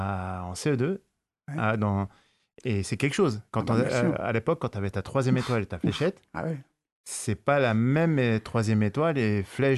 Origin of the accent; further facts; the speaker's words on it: Neuilly-sur-Seine, Île-de-France, France; Alors, je suis né en France de parents marocains, né marocain. J'ai grandi dans les chambres de Bonne. À Neuilly-sur-Seine.